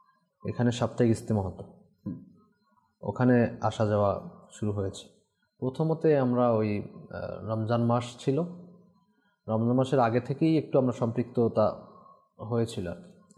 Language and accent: Bangla; Barisal, Barisal Division, Bangladesh; also born or lived in Narayanganj; তো আমি তো, আমার বাড়ি তো বরিশাল, সেটা তো দর্শক জানে, জানেন। থাকতাম আমরা নারায়ণগঞ্জে